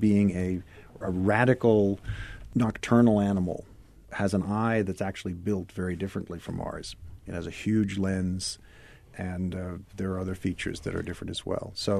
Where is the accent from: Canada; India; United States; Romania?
United States; Wilmington, Delaware; I grew up in Wilmington, Delaware.